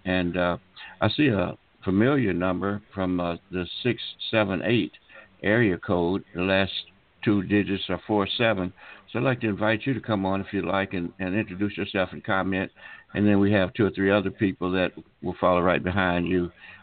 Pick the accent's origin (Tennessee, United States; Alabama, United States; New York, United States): Alabama, United States; Tuskegee; I grew up in Tuskegee, Alabama.